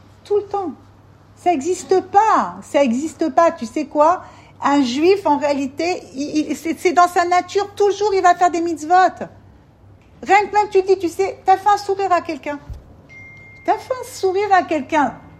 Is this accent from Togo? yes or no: no; France; une fille comme moi, d'où je viens, de la France là-bas